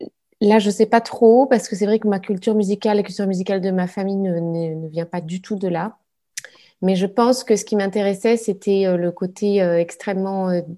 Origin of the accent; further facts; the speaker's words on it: Nouvelle-Aquitaine, France; je suis originaire de Dordogne, donc un petit département d'Aquitaine, assez reculé, donc vraiment de la campagne. Et puis j'ai fait mes études à Bordeaux.